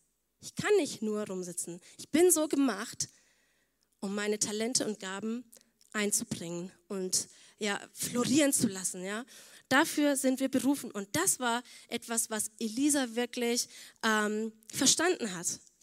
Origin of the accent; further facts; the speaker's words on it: Budapest, Hungary; German is a second language; now in Germany; Online-Gottesdienste von zu Hause zu verfolgen, von meiner Heimatgemeinde in Budapest